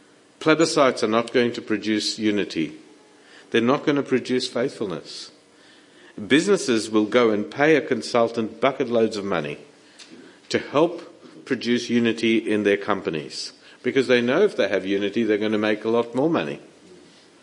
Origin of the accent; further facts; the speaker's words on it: United States; And as an Indian, I can say to you, he's not an Indian giver.